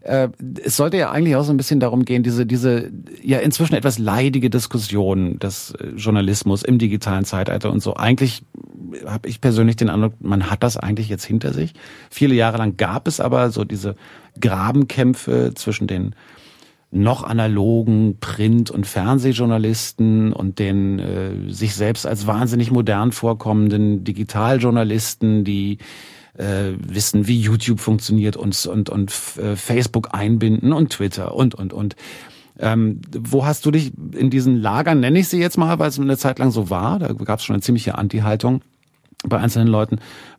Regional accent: Berlin, Germany; Ich muss als Berliner dann auch die Berliner Klischees erfüllen

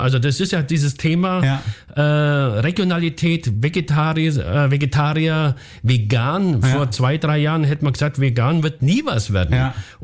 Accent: Bavaria, Germany; Ich komme ja aus Bayern

